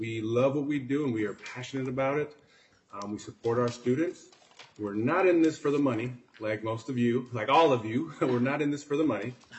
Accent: Minneapolis, Minnesota, United States; I grew up in Minneapolis my whole life.

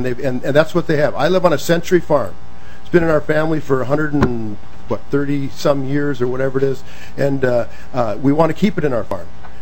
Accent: Isanti, Minnesota, United States; from Isani, Minnesota, former representative.

